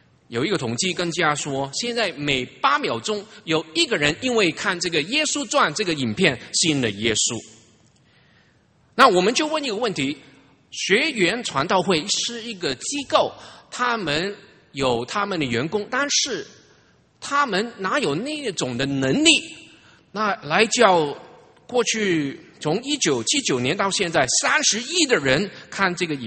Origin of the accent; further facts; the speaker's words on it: Hong Kong; accent: Hong Kong; Chinese is a second language; 我想每一位都听得懂我香港的国语，应该没问题哈。那么其实我们香港人讲国语啊，真的很多很多问题哈。我起初在台湾读书的时候呢